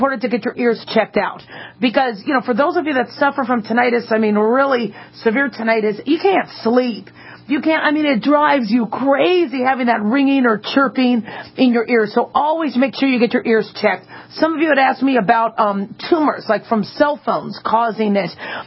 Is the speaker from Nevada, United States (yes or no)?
yes; Las Vegas, Nevada, United States; Ooh, Travis is calling from Las Vegas, my hometown.